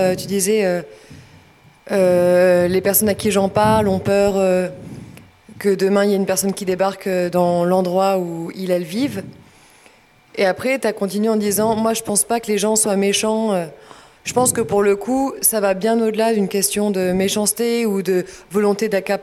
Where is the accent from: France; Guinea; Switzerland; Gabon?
France; Toulouse, Occitanie; Alors moi, je viens d'une petite bourgade du sud-ouest de la France